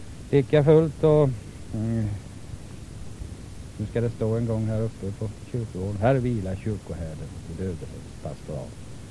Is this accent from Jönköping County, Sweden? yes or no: yes; Näshult, Jönköping County, Sweden; I 30 år så låg mitt barndomshem här i prästgården i Näsot. Så länge var min far verksam här. Och så länge växte jag upp här i Näsot.